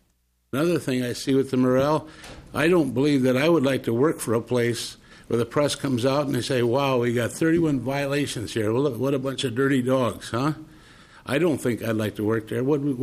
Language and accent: English; Deer River, Minnesota, United States; I'm from Deer River, Minnesota.